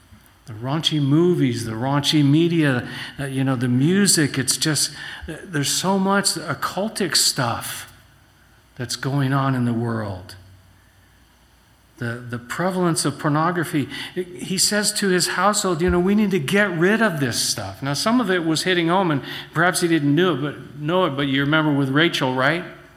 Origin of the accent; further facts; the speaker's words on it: San Diego, California, United States; You know, I mentioned I grew up in San Diego. I grew up in Claremont